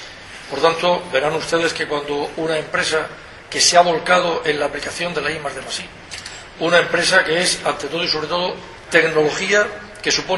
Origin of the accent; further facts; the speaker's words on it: Region of Murcia, Spain; Orgullo, como murciano, de tener en mi región una empresa murciana como esta.